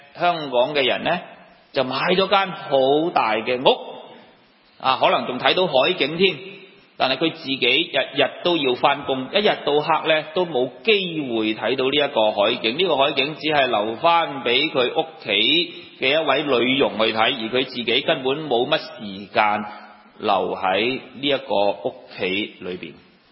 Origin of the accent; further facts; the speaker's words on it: China; 我们中国人呢也都是一样的，我们非常尊敬我们的祖宗的